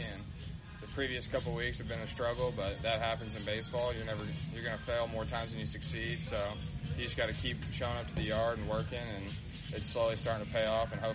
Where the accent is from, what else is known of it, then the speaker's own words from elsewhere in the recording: Wichita Falls, Texas, United States; Yeah, I'm from Wichita Falls, and it's about as North Texas as it gets, on the border of Oklahoma and Texas.